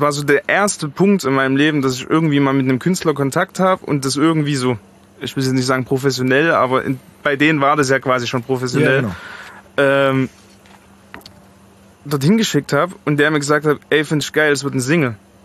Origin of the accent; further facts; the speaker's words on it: East Germany, Germany; now in Frankfurt, Germany; ich meine, ne, ich komme aus dem Osten, mhm, für mich waren die Preise einfach so unvorstellbar